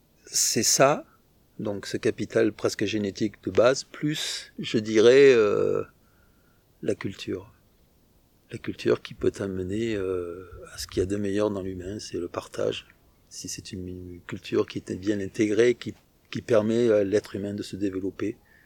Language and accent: French; Provence-Alpes-Côte d'Azur, France; born there; j'ai 66 ans et je suis venu m'installer en Ariège. Je suis né dans le Var.